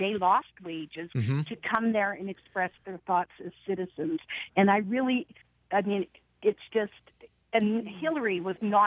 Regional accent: Iowa, United States; I am from Story County, and I am in Polk County a lot.

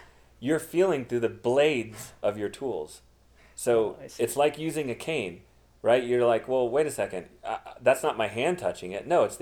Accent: Connecticut, United States; growing up in Connecticut in the 90s. Or actually 80s, late 80s

